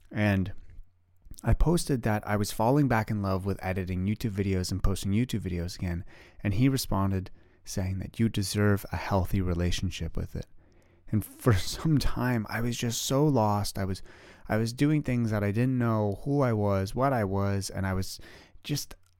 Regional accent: Canada; I am 27 years old. I live in Ottawa, Canada. I am Canadian. It is very cold up here.

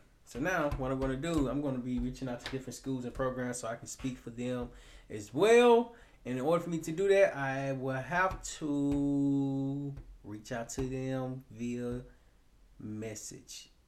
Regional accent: Little Rock, Arkansas, United States; now in Tampa, United States; because originally I'm from Little Rock, Arkansas.

